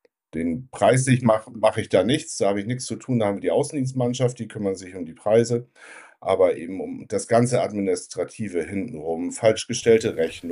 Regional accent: Hamburg, Germany; Genau, 78er Jahrgang. Ich bin in Hamburg groß geworden, Hamburg geboren, in der Nähe von Hamburg groß geworden, in Hamburg zur Schule gegangen, also einen richtigen Hamburger Jung. Meine Vorfahren kommen auch aus Hamburg.

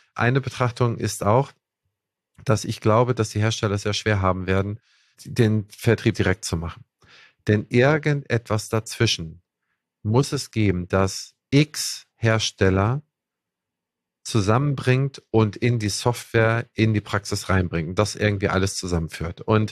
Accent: Schleswig-Holstein, Germany; du als Holsteiner, ich als Holsteiner, wo wir Erntezeit haben

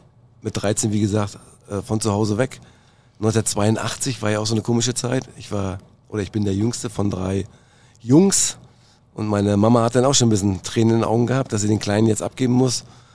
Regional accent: Mecklenburg-Vorpommern, Germany; Ich komme aus Nabucco, das ist eine Kleinstadt zwischen Doberan und Wismar. Bin aber hier im Hotel Sportforum im Internat groß geworden.

